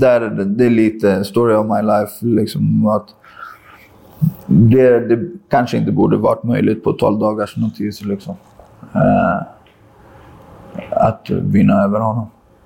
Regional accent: Brazil; Brasilien.

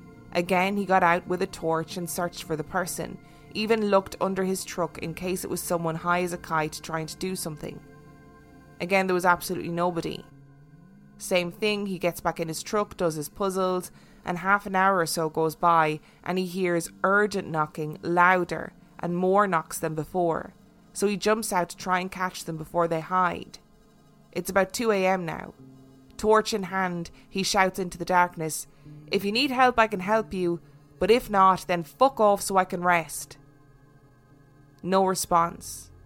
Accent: Dublin, Leinster, Ireland; We're from Dublin, but I know it was somewhere down the country.

